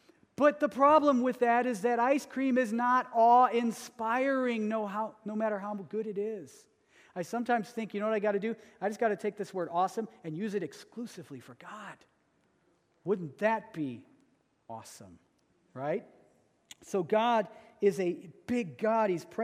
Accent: United States; because I'm an American and I'm raised with this kind of rugged individualism

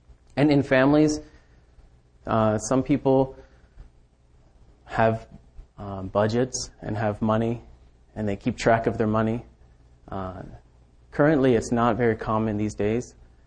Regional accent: Kentucky, United States; But I'm from Kentucky, so I didn't have a problem.

